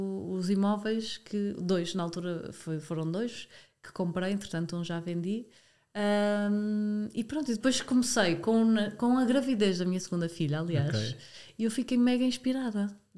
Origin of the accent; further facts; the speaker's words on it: Porto, Norte, Portugal; Então comecei a perceber que no Porto, eu sou do Porto